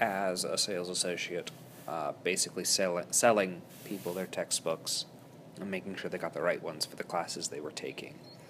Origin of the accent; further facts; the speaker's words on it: Virginia Beach, Virginia, United States; I'm from Virginia Beach, Virginia.